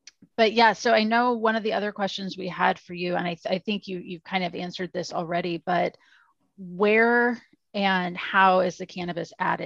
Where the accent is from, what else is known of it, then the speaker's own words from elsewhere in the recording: the Ozarks, United States; I grew up in the Ozarks.